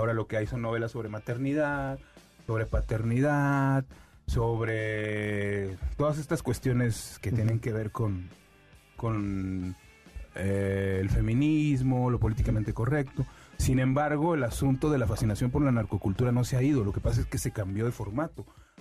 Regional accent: Torreón, Coahuila, Mexico; born there; yo nací en Torreón, uh-huh, pero tengo una relación muy estrecha con la Ciudad de México desde hace, pues, yo creo que más de 15 o 20, o casi 20 años

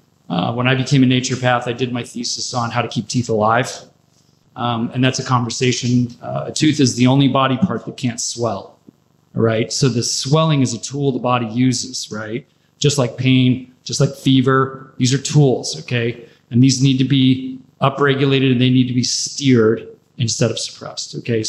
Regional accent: Denver, Colorado, United States; So it's my wife Allie and I. We're from Denver. We have the Human Universal Health Institute in Denver, Colorado.

